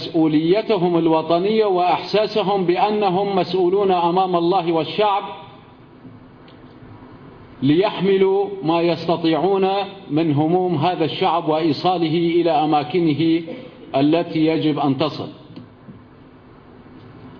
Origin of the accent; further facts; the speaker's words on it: Syria; الذي سنذكره كسوريين لإخواننا في مصر